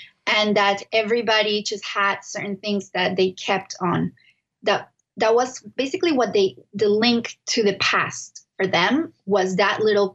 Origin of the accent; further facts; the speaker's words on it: Venezuela; that we come from Jews from Spain and we have all these really, weird things that we do in our family, but this is where it's going to end because guess what? Everyone's leaving Venezuela.